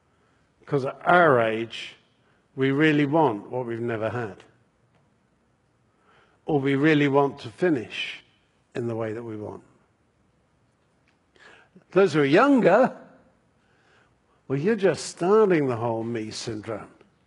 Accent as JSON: {"language": "English", "region": "England", "country": "United Kingdom", "accent": "English", "lives_now": "New England, United States", "said": "You will have gathered from the accent that I'm English. And as an old Englander in New England"}